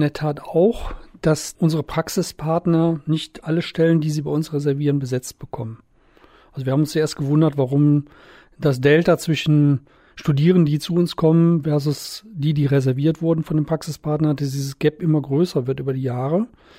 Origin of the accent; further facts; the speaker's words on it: North Rhine-Westphalia, Germany; Also ich komme aus dem Rheinland, bin dort aufgewachsen, habe da studiert. An der RWTH Aachen, Rheinisch-Westfälischen Technischen Hochschule, habe ich studiert und promoviert.